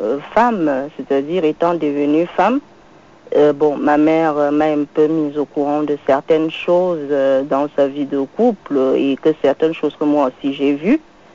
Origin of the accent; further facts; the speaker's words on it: Cameroon; Non, je suis camerounaise.